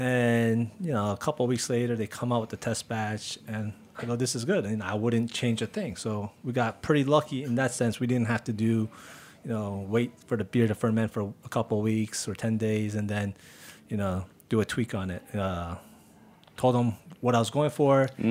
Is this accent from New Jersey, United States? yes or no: yes; New Jersey, United States; I mean, you know, I grew up in Jersey, so I didn't have real barbecue in the sense of smoked meats until somewhere in the mid-2000s